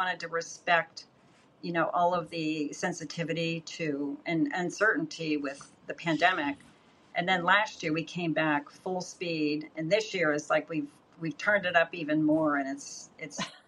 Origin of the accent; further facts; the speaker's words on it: Pennsylvania, United States; now in Hawaii, United States; And as I grew up in Pennsylvania, and my father served in World War II